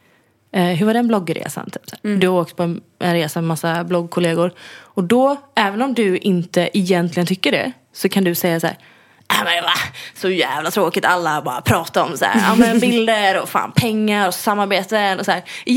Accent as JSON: {"language": "Swedish", "country": "Sweden", "said": "Ja, men också jag är svensk."}